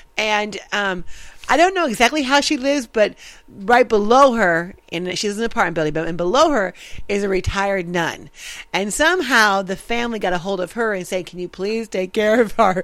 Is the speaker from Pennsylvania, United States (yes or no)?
no; Texas, United States; We're from Texas. We help each other.